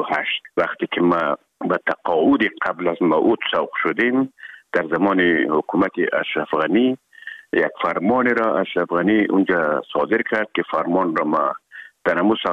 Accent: Herat, Afghanistan; now in Kabul, Afghanistan; خوزمان از هرات که آمدیم به اکادمی نظامی

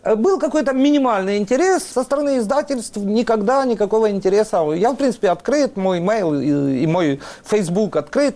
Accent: Rivne, Rivne Oblast, Ukraine; И я ровно Рівне по-украински. Это мой родной город, я его топографию знаю хорошо

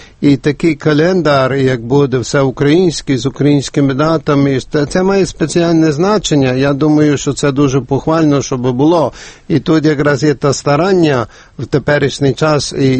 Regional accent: Washington, District of Columbia, United States; Ну, я з Вашингтону, так що я дуже обізнаний з цим місцем

